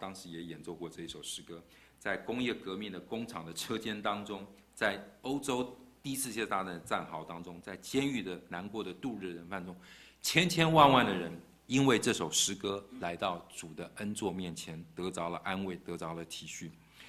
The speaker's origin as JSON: {"language": "Chinese", "country": "China", "said": "我们中国人有一句老话说，未经他人苦莫劝他人善"}